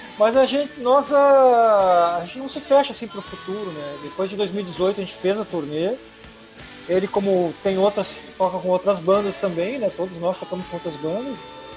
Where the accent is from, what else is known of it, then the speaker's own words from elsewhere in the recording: Cachoeirinha, Rio Grande do Sul, Brazil; born there; also born or lived in Gravataí; eu que nasci em Cachoeirinha, morei muito tempo em Gravataí, voltei pra Cachoeirinha agora